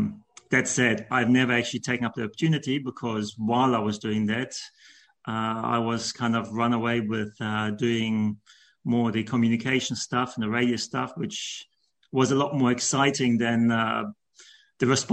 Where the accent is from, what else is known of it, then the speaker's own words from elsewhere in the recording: New Zealand; I'm from a pretty mixed background. I come from New Zealand. So I grew up in New Zealand, although my parents are from Europe, from Germany and Netherlands. So I grew up with various languages and in various different places.